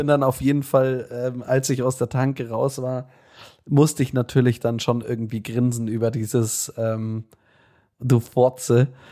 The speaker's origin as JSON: {"language": "German", "town": "Munich", "region": "Bavaria", "country": "Germany", "tie": "born there", "said": "ich bin gebürtiger Münchner"}